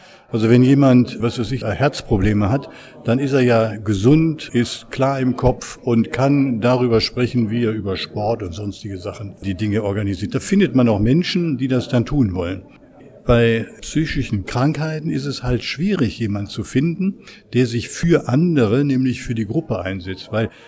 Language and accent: German; Neuss, North Rhine-Westphalia, Germany; ich komme aus dem Rheinland, aus Neuss in der Nähe von Düsseldorf.